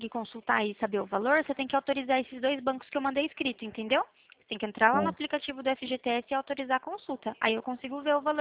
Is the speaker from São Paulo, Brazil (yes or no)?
yes; São Roque, São Paulo, Brazil; A gente é de São Roque.